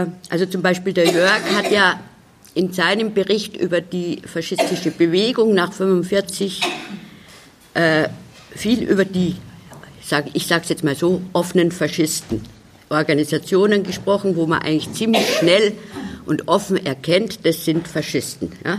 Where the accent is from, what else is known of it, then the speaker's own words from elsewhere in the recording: Munich, Bavaria, Germany; Ich komme aus München